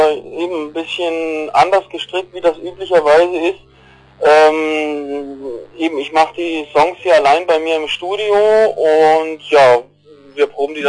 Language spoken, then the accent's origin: German; Triberg, Baden-Württemberg, Germany; Aus dem Schwarzwald, ja, also wie gesagt, das ist eigentlich verteilt. Ich wohne eben hier in Triberg im Schwarzwald, das ist so ein kleines Nest, so mit Wasserfällen und so.